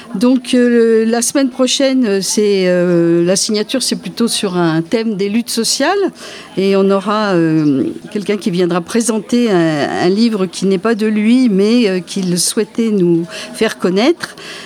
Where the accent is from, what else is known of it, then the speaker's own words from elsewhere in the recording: Normandy, France; now in Millau, France; parce que moi je suis normande et j'ai fait ma carrière dans la région parisienne, donc ça n'a rien à voir.